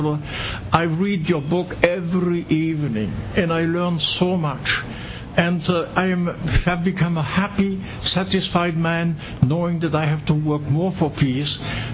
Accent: Grand Est, France; English is a second language; we, in my hometown, as I told you, I saw the border. I couldn't cross the Saar River because on the other side there were Germans.

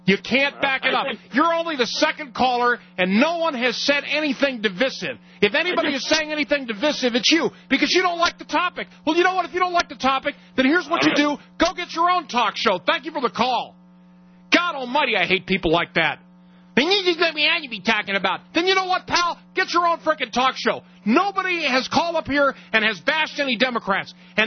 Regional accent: California, United States; And I grew up near El Toro Marine Base.

